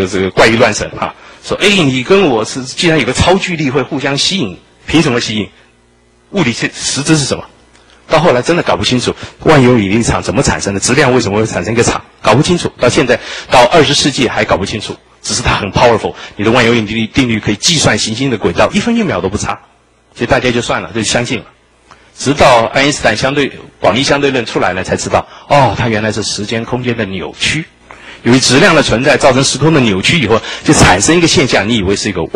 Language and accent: Chinese; China; 从古以来呢，我们中国人就佩戴水晶佩戴玉，说它有气